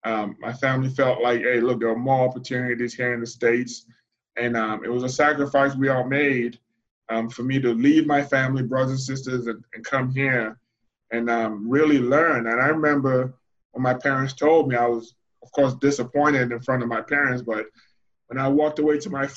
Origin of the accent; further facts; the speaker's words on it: Nigeria; moved away; when I was growing up in Nigeria, I never learned about